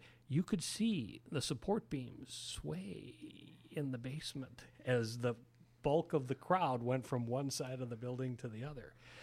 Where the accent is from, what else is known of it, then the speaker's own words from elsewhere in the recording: Fargo, North Dakota, United States; And I'm a city boy. I was grown and born and raised in Fargo